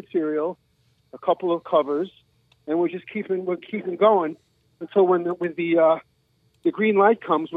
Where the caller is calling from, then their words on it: Queens, New York, United States; also born or lived in Bronx; I'm calling from Queens, New York.